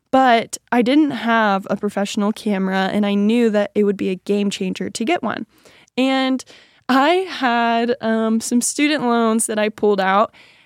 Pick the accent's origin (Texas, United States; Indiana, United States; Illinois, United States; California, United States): Texas, United States; Amarillo; now in Fort Worth, United States; I'm a photographer here in Fort Worth, Texas. I grew up in Amarillo, Texas. Shout out Amarillo. Amarillo is a really small town.